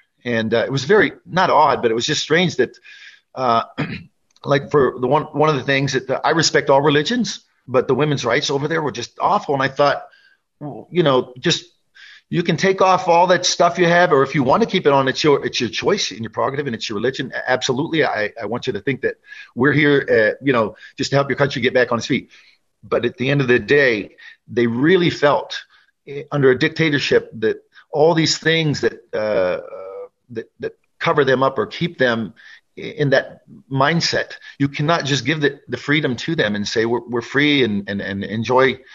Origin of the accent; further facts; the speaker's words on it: Waterford, Pennsylvania, United States; because I'm from Waterford, Pennsylvania, a little town, and I got to fly over there.